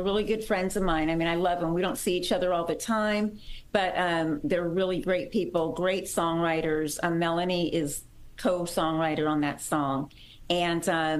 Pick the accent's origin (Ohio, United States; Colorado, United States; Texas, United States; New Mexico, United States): New Mexico, United States; Albuquerque; And I come from Albuquerque, New Mexico originally, which is not a huge, it's not like New York, but it's a city.